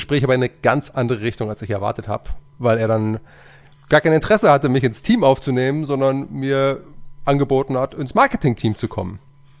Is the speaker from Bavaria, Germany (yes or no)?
yes; Bavaria, Germany; also born or lived in Upper Palatinate; Ich komme ja eigentlich hier aus Oberbayern, am Fuße der Berge aufgewachsen und bei Ghost habe ich in der Oberpfalz gelebt, die auch ihren Charme hat, aber mich hat es auch ganz stark wieder zurückgezogen in die Heimat, in die Berge.